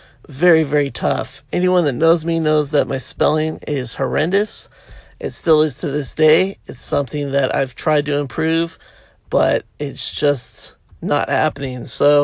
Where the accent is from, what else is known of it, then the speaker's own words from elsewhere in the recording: Laguna Beach, California, United States; Found out we had a common friend in Eric Christensen, who I grew up with in Laguna Beach, California, skimboarding and surfing with Eric all the time.